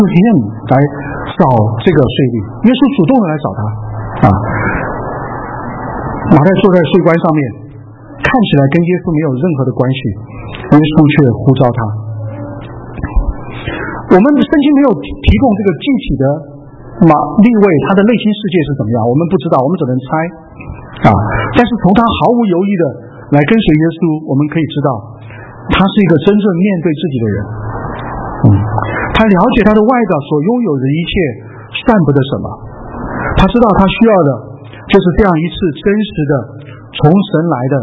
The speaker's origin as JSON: {"language": "Chinese", "town": "Guiyang", "region": "Guizhou", "country": "China", "said": "那么在我的老家哈、啊，在贵阳，我是从贵阳来的，在、老家有些服事。"}